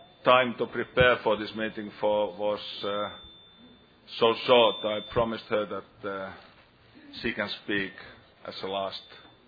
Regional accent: Lahti, Päijät-Häme, Finland; I'm an alcoholic. I come from Lahti, Finland, which is located some 100 kilometers up north from Helsinki.

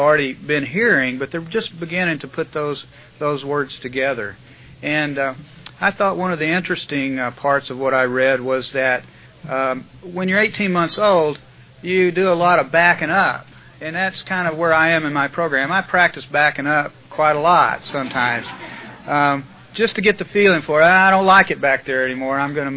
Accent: Fort Worth, Texas, United States; born there; I was born in 1952 in Fort Worth, Texas

